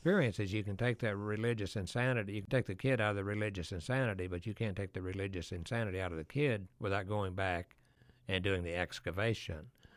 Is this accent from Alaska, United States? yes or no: no; Texas, United States; I'm saying if you grew up in where I grew up in Texas and what they were teaching